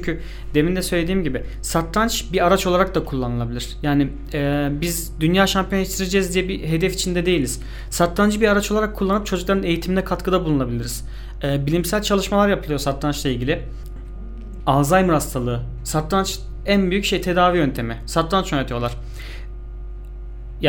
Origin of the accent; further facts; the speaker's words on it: Ankara, Turkey; born there; 1981 doğumluyum. Ankara'da doğdum.